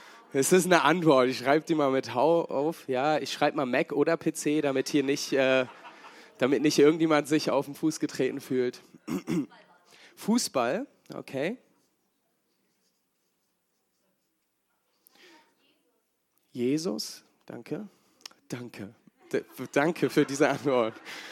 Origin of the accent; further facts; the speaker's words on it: Hamburg, Germany; Auch als Hamburger Deutsche, das dürfen wir.